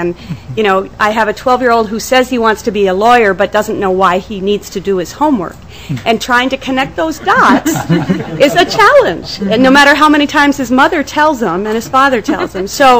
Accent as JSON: {"language": "English", "region": "New Jersey", "country": "United States", "tie": "born or raised there", "lives_now": "Minnesota, United States", "said": "I grew up in New Jersey, and if not for him, I wouldn't be a Minnesotan."}